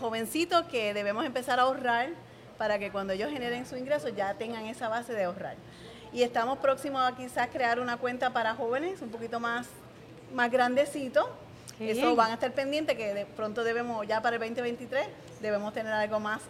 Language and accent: Spanish; Cabo Rojo, Puerto Rico; Yo soy de Cabo Rojo.